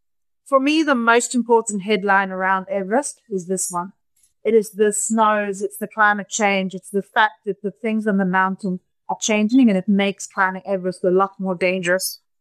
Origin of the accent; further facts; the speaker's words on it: South Africa; on my journey, I'm first South African to climb three other mountains as well.